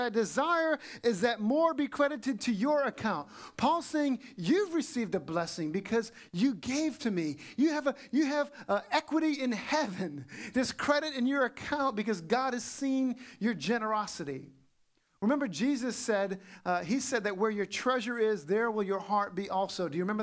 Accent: Louisiana, United States; I'm telling you, I'm from South Louisiana. I grew up with swamps all around me.

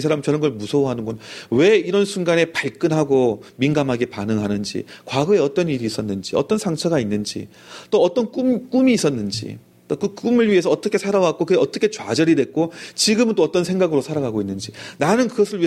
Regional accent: Gyeongsang, South Korea; 저도 이제 경상도 출신입니다만은

